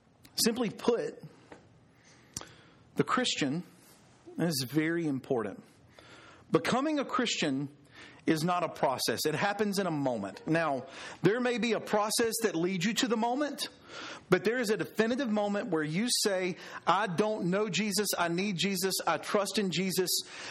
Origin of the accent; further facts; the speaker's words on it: Alabama, United States; Now, guys, I grew up in Southwest Alabama.